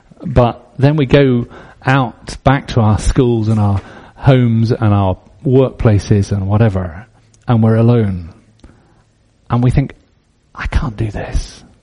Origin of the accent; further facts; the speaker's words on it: Scotland, United Kingdom; But we're Scottish, so we say